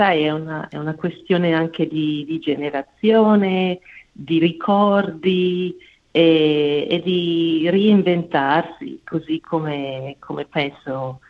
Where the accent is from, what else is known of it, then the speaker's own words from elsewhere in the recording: Bergamo, Lombardy, Italy; io sono di Bergamo di origine